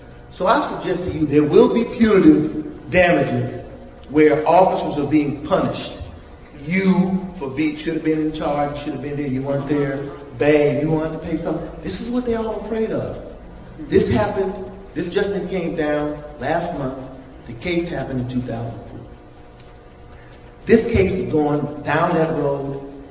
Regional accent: New Orleans, Louisiana, United States; now in Oakland, United States; I'm from New Orleans. I guarantee you, New Orleans and in the 13th Ward I'm from is not West Oakland.

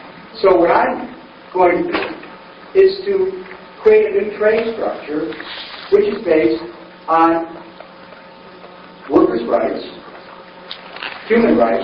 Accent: New Orleans, Louisiana, United States; born there; I was born in New Orleans. I went through Katrina.

